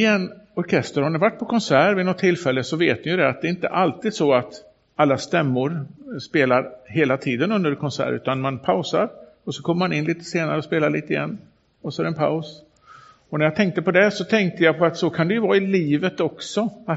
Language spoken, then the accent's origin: Swedish; Skövde, Västra Götaland County, Sweden; Baptistkyrkan i Skövde. Där jag växte upp.